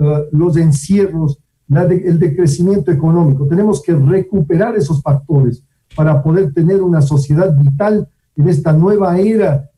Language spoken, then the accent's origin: Spanish; Ecuador; mi deseo como persona y como ecuatoriano es que estén disponibles para nosotros